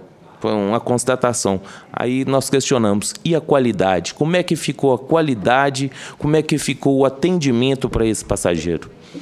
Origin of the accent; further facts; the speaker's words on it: Minas Gerais, Brazil; eu sou lá de Minas, como eu disse anteriormente